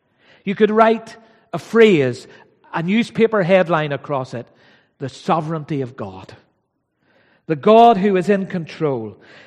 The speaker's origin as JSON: {"language": "English", "town": "Belfast", "region": "Northern Ireland", "country": "United Kingdom", "tie": "born or raised there", "said": "when I was a little boy growing up in East Belfast, I lived in a little street."}